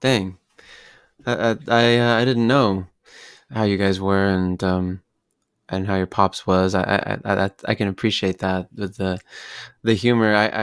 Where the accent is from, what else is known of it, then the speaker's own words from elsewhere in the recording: Escondido, California, United States; also born or lived in Redlands; And and then all through high school, we moved from San Diego area. Shout out to the folks out in Escondido.